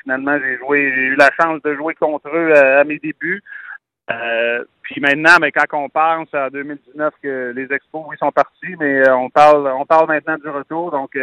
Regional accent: Lachine, Quebec, Canada; beaucoup du baseball dans mon patelin à la Chine

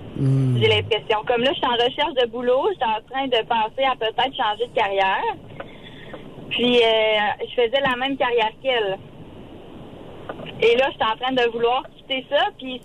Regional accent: Canada; je suis une fille très familiale, très attachée à ses racines. Tu sais, je viens de la Bosse, on est un petit village. Tu sais, j'ai grandi pas de mes grands-parents.

